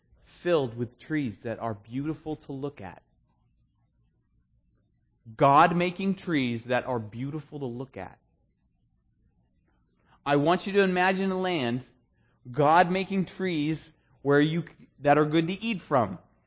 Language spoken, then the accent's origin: English; Maine, United States; Now, you guys, I'm from Maine. There's springs in Maine.